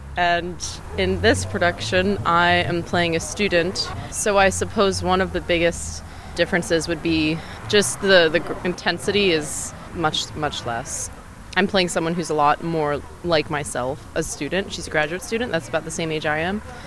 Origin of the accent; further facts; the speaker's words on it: Bethlehem, Pennsylvania, United States; I'm 22 years old, and I'm from Bethlehem, Pennsylvania.